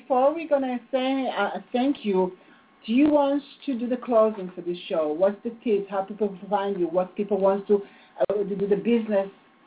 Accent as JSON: {"language": "English", "country": "Israel", "second_language": "English", "said": "I'm coming from Israel, and it looked like, you know what, she's, it's like a old people, you know, from East Europe"}